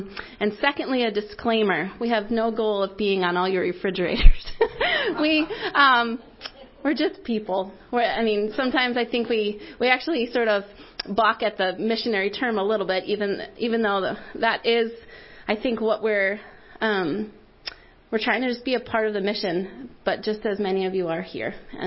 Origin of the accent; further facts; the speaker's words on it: New York, United States; now in Grove City, United States; We are from Grove City. Trevor and I actually originally from New York, but went to Grove City College, raised our family here.